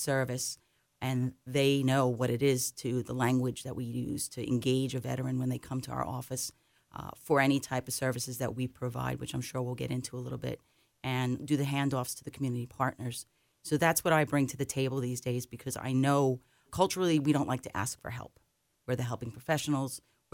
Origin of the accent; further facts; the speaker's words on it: New York, United States; I grew up in Nassau County, and as we were discussing, there really wasn't a lot of encouragement to join military service.